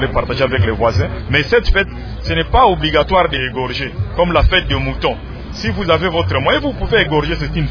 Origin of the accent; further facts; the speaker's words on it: DR Congo; ici chez nous au Congo